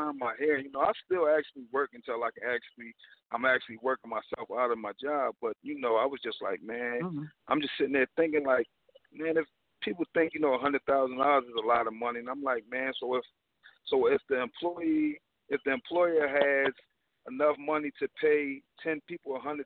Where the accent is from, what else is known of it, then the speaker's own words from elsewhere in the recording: Philadelphia, Pennsylvania, United States; You know, I come from West Philly. You know, it's hard out here.